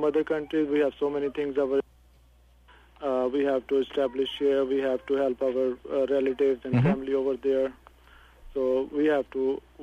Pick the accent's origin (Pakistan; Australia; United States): Pakistan; I'm from Pakistan.